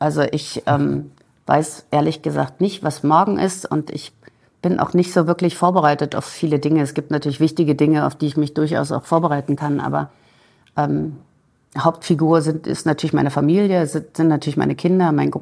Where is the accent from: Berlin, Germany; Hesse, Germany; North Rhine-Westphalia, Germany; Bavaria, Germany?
Berlin, Germany; now in Heidelberg, Germany; Und deswegen lebe ich seit 20 Jahren hier und es ist meine Heimat geworden. Also tief in mir drin bin ich noch ein Berliner Mädchen und da merke ich schon noch so diesen Berliner Vibe.